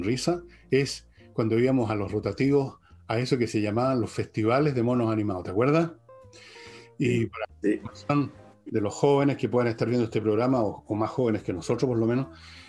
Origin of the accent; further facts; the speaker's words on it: Santiago, Santiago Metropolitan Region, Chile; born there; que nací en Santiago, pero así ocurre.